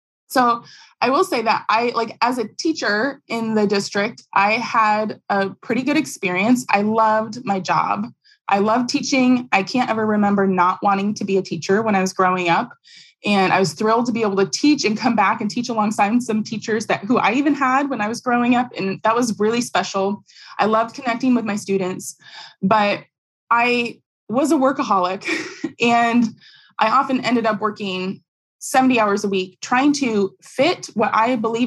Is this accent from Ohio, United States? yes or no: yes; Dayton, Ohio, United States; I taught for 5 years, actually in my hometown where I grew up. So I grew up in the school system, going to the public schools here near Dayton, Ohio.